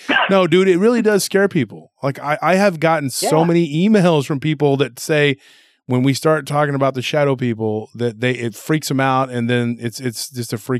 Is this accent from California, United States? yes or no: no; Texas, United States; Well, I'm from Texas, and I don't go.